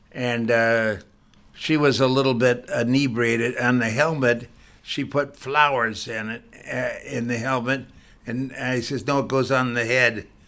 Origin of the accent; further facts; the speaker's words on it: Los Angeles, California, United States; born there; Well, I was born in the Los Angeles area